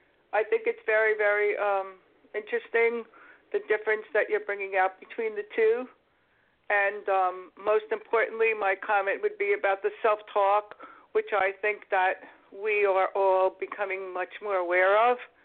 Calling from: Florida, United States; I'm calling from Florida.

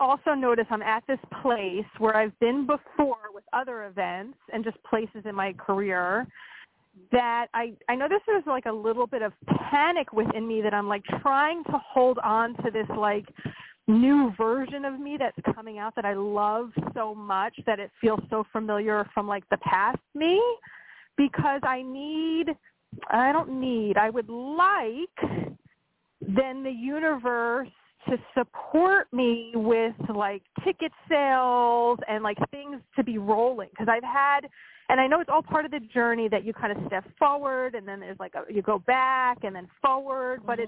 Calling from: Pennsylvania, United States; Pennsylvania.

